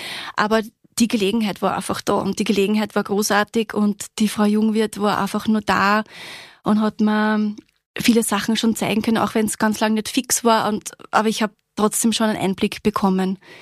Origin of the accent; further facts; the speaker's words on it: Oberndorf, Lower Austria, Austria; now in Burgstall, Austria; Ich bin ursprünglich aus Oberndorf, bin verheiratet, habe zwei Töchter, die sind 10 und 15 und wohne in Burgstall.